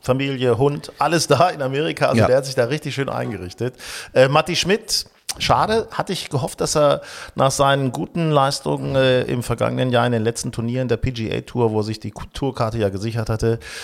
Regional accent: Hanover, Lower Saxony, Germany; Ich war jetzt in Hannover, meiner alten Heimat

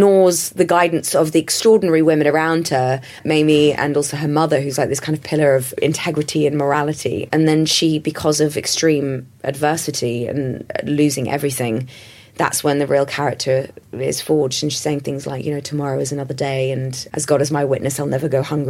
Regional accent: London, United Kingdom; me growing up in London in the 80s.

